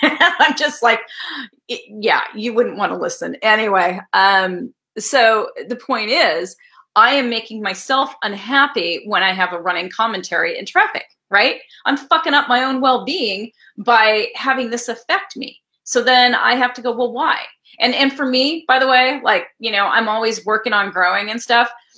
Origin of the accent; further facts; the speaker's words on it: California, United States; also born or lived in Wisconsin; See, I live in California for a reason. I was born in Wisconsin. My parents moved me out here when I was two.